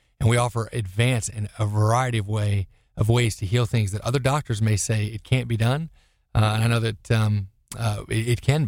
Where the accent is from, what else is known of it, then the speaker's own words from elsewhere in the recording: Florida, United States; I'm actually from Florida, born and raised native of the west coast of Florida in Pinellas County area.